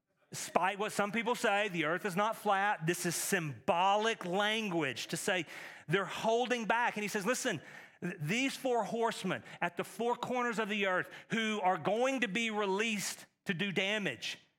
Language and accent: English; Texas, United States; I'm from Texas. That's much like a brand.